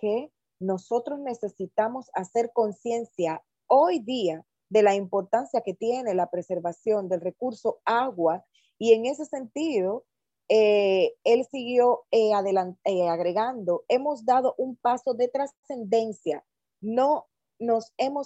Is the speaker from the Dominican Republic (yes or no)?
yes; Dominican Republic; Pues lo hicieron en mi país. Esto está hecho aquí en República Dominicana.